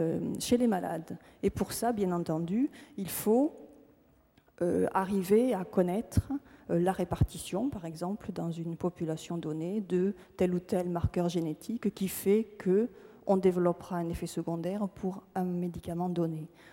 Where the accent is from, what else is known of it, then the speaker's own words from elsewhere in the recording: Toulouse, Occitanie, France; accent: Toulouse; Vous entendez mon accent toulousain, les Pyrénées ne sont pas loin